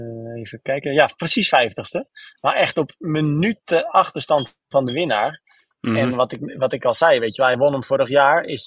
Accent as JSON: {"language": "Dutch", "country": "Netherlands", "said": "Kijk, het zijn wel wedstrijden waar we als Nederlanders vaak goed zijn."}